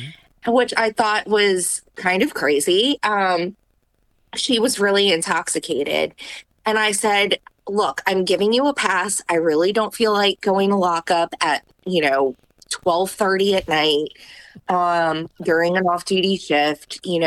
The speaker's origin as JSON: {"language": "English", "country": "United States", "tie": "born there", "said": "which I'm obviously an American citizen. I was born here, where am I supposed to go back from?"}